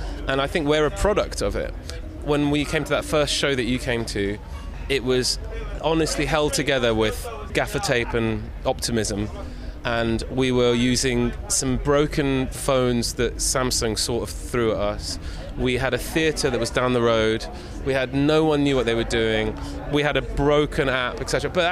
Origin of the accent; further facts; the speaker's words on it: London, United Kingdom; I'm a bloke from London who plays in bands